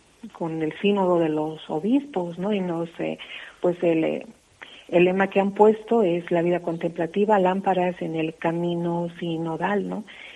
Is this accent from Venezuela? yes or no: no; Bolivia; moved away; yo soy de Bolivia, el haber salido de mi país, por supuesto que conlleva, ¿no?, un sufrimiento físico y espiritual también, porque llegas a un nuevo país